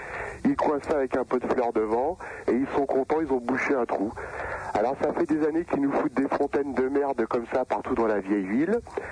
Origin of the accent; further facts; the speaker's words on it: Toulouse, Occitanie, France; Je suis de Toulouse.